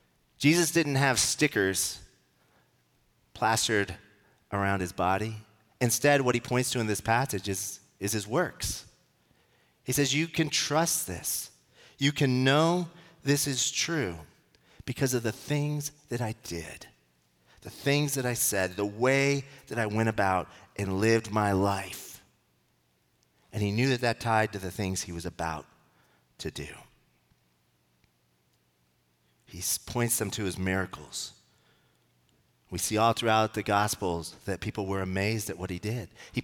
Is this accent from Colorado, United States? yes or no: yes; Denver, Colorado, United States; And I grew up in Denver. I had a lot of family there.